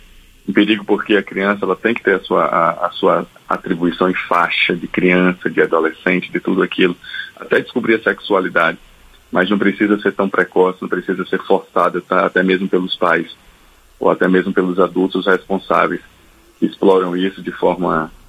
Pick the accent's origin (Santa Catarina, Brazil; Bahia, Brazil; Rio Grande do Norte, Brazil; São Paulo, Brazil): Rio Grande do Norte, Brazil; Natal; não só de Natal, a minha terra natal, o meu estado, mas de todo o país.